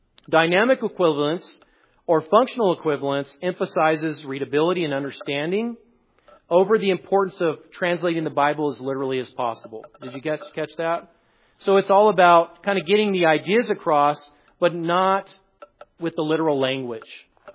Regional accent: California, United States; before I moved here, I come from California, so please don't hold that against me.

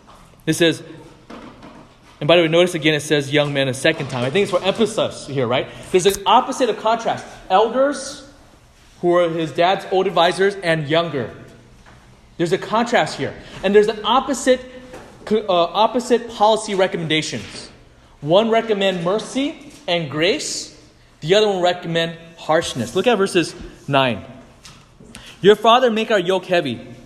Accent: United States; born there; I'm ABC. I'm American-born Chinese, right? Even as someone, if we're even born poor, whatever else in America

